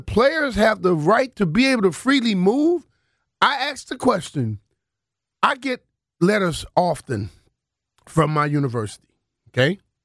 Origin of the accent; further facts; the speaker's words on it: Louisiana, United States; I grew up in Louisiana. Probably would have loved to play for the Saints.